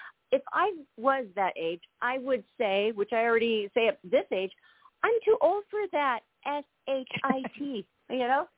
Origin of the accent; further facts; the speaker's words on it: United States; I know I'm an American, but I've always thought that the king and queens and monarchy is so interesting